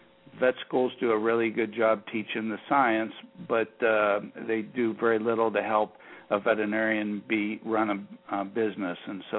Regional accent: Florida, United States; I'm from Southeast Florida. I live in Boca Raton, and I practice in Pompano Beach, Florida

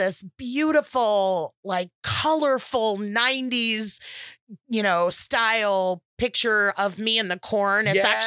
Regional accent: California, United States; So I'm super from the Valley today. I am from the San Fernando Valley where Valley girls come from.

